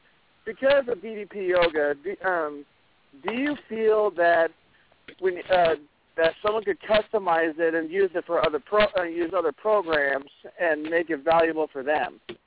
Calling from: Capitola, California, United States; I'm coming in from Capitola, California.

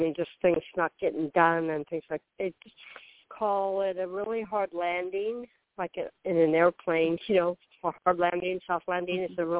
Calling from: Florida, United States; I'm in a noisy public place. Okay, that's much better. Okay. I could barely hear my own thoughts. Okay. … I'm in Florida.

